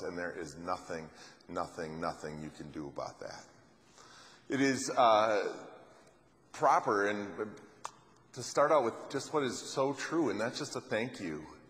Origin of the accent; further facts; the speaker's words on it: Wisconsin, United States; We're from Wisconsin, and whenever I say that, well, first when they realize I'm not from Ohio, most Michiganders go, "Okay, that's okay."